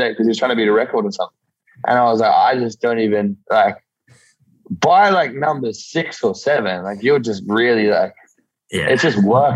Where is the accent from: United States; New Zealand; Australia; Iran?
Australia; Yeppoon, Queensland; This small country coastal town called Yeppoon.